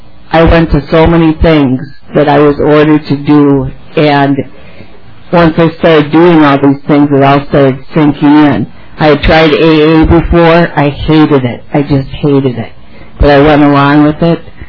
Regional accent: Isani County, United States; I'm from Isani County.

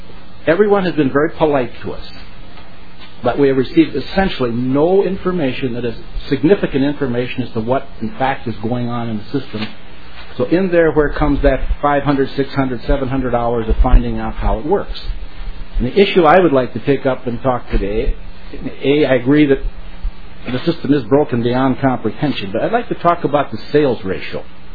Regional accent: Lindstrom, Minnesota, United States; I'm from Lindstrom.

